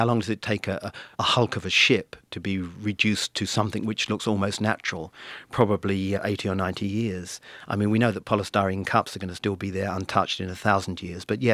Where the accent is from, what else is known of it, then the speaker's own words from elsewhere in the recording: England, United Kingdom; And that dreaming narrative is one which I, as an Englishman, have always bought into.